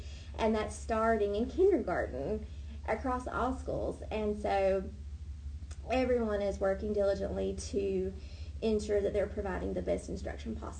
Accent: North Carolina, United States; Well, I am originally from Eastern North Carolina, and I grew up in Johnson County, so outside of Wake County.

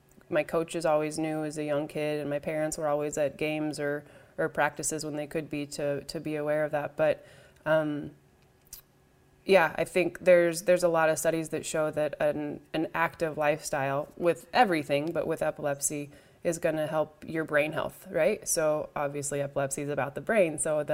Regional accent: Colorado, United States; I'm from Colorado. That's why I chose the Colorado Rockies.

